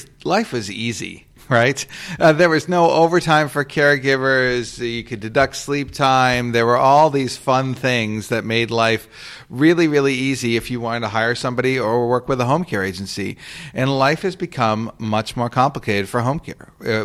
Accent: Fall River, Massachusetts, United States; I'm a Massachusetts guy, south of Boston, a city called Fall River.

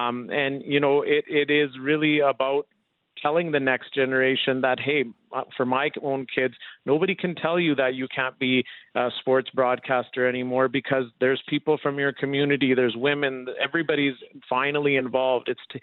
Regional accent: Alberta, Canada; Like, I grew up in Southern Alberta.

